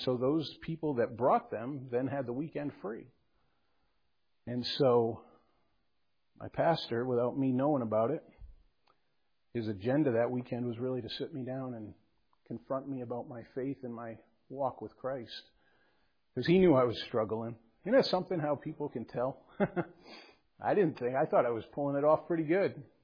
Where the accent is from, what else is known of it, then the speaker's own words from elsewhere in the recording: Connecticut, United States; moved away as an adult; also born or lived in Maine; when I was 22, I moved from Connecticut to the state of Maine, and I took a job there as a prison guard